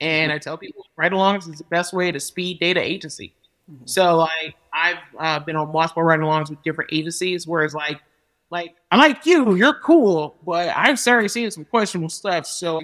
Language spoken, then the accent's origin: English; United States; first of all, I'm American. I can do whatever I want.